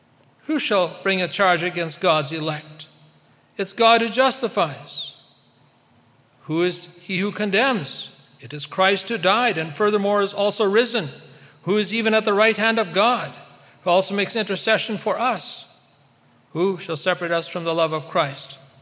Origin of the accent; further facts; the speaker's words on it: Manitoba, Canada; from Manitoba.